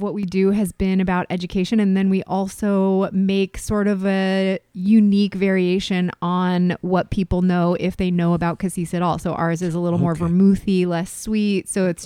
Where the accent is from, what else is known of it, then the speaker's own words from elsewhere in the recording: California, United States; also born or lived in Spain; No, I'm from California originally.